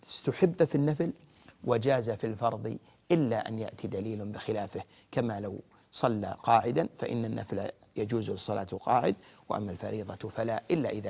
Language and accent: Arabic; Saudi Arabia; ولهذا أصبح النظام عندنا في المملكة العربية السعودية